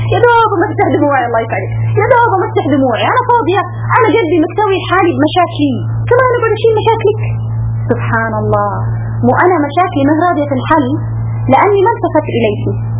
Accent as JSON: {"language": "Arabic", "town": "Medina", "region": "Medina Province", "country": "Saudi Arabia", "said": "قال لها انا سعودية. قالت ايه يعني من وين؟ قال من المدينة."}